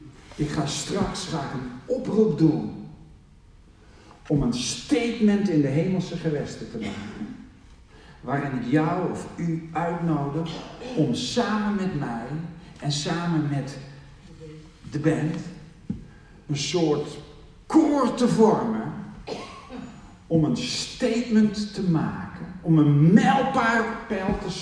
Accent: Geesbrug, Drenthe, Netherlands; Ik kom uit Geesbrug.

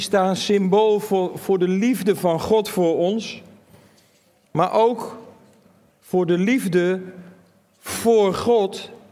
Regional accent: Netherlands; Wij zijn als Nederlanders niet zo van het moeten

